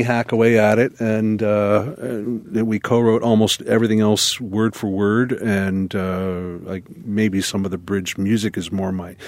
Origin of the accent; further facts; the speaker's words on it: Canada; James was very versed in beer stories and whatever, being Canadian, and so am I.